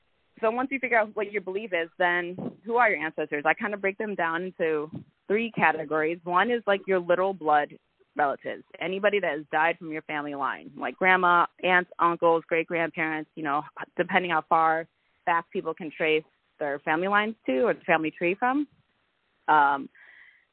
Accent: Chicago, Illinois, United States; now in Nashville, United States; I'm from Chicago, so I do drive home a lot from Nashville

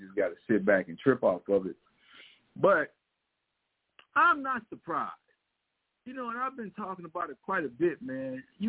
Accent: Missouri, United States; because I grew up in Missouri, on Missouri history

